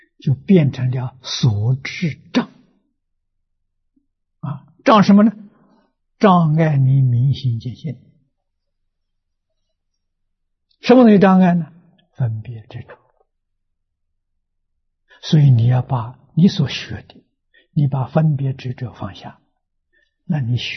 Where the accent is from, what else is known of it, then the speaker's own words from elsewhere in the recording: China; 叫我们中国人常常称，实在讲中国人称着玉皇大帝啊